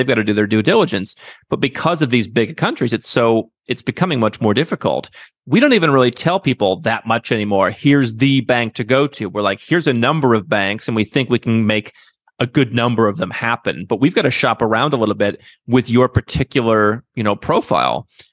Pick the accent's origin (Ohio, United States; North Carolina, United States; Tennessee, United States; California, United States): Ohio, United States; Cleveland; I grew up in Cleveland. They were always beating us, those New Yorkers.